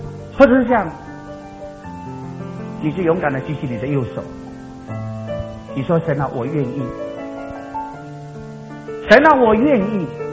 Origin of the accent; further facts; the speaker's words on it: China; 我们中国人太多不好意思